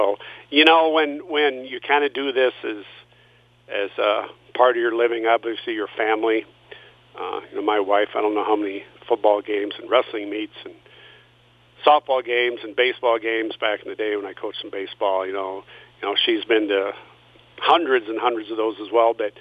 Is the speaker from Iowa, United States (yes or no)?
yes; Riceville, Iowa, United States; being from North Iowa, I grew up in Riceville and not that too far away from here